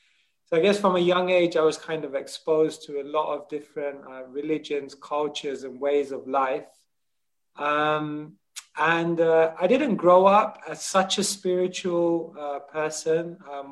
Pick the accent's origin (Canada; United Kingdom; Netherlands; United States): United Kingdom; Wembley, London; I grew up basically near Wembley Stadium, and I guess that's where my early years were spent. I was brought up in a, I guess, a very culturally diverse place. We had a lot of cultures, a lot of different religions.